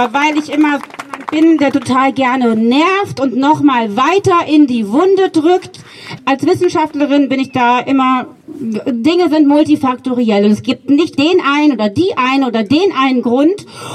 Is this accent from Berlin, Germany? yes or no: yes; Berlin, Germany; Ich komme selber aus Berlin, bin in einer Großstadt aufgewachsen und hatte viele, viele andere Probleme als Kind, eine alleinerziehende Erzieherin im Hochhausblock aufgewachsen